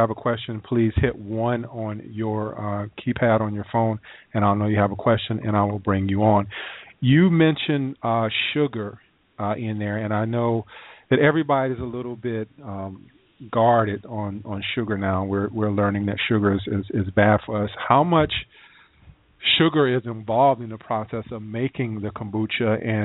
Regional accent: South Carolina, United States; I'm from South Carolina, so when I think about kombucha, I think about some guy out in the forest, you know, mixing up something like moonshine.

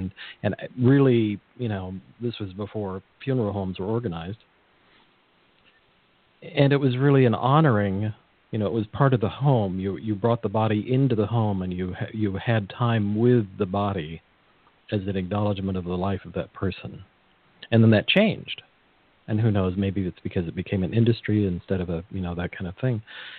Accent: California, United States; And I grew up on the Monterey Peninsula

